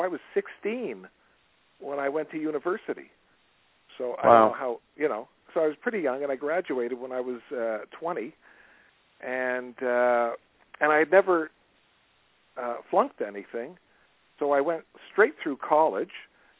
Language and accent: English; Montreal, Quebec, Canada; I grew up in Montreal.